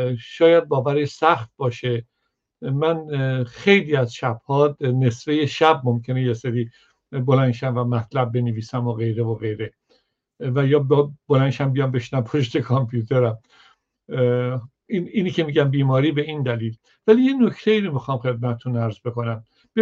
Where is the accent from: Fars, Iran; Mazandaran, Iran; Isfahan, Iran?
Isfahan, Iran; Kashan; من به همون دلیل ترسو هستم که از کاشان میام.